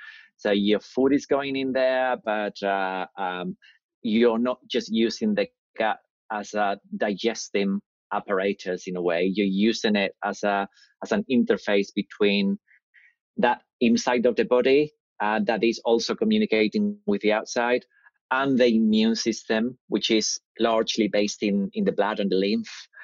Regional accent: Madrid, Community of Madrid, Spain; moved away as an adult; now in United Kingdom; I grew up in Spain. So I grew up in Madrid. My mum and dad are from the south of Spain, and I grew up in Madrid and came to the UK when I was 21 to study, and I never left. So I've been here from 94.

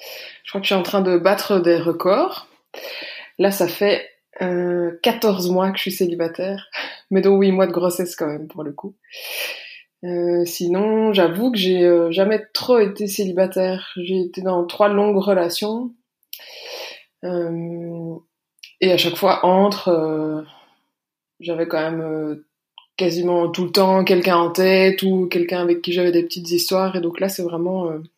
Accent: Belgium; j'ai 33 ans, j'habite en Belgique, je suis belge.

